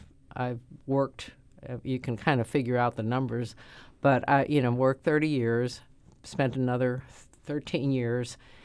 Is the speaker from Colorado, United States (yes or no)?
no; St. Louis, Missouri, United States; I'm a lifelong citizen of the City of St. Louis. I grew up in South St. Louis in the 14th Ward